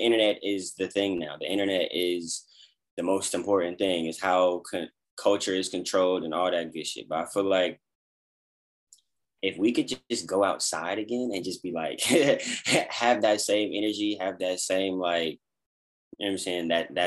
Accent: Los Angeles, California, United States; Bro, I grew up in LA, bro. I grew up in Cali.

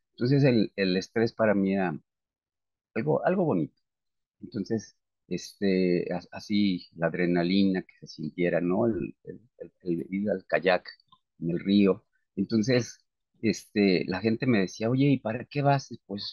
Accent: Mexico; ¿para qué te cuento si somos mexicanos

